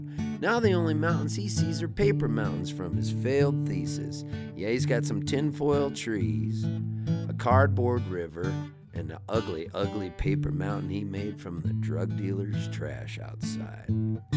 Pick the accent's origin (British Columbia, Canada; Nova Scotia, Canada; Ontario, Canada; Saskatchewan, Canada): Nova Scotia, Canada; Halifax; born there; I was born in Halifax, Nova Scotia, Canada